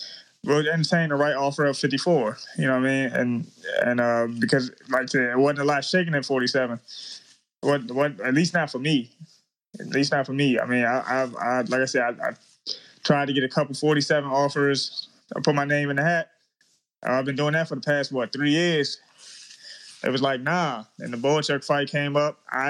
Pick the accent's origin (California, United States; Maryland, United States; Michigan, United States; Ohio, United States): Maryland, United States; So we went on to just fight at our home, at my hometown in Maryland.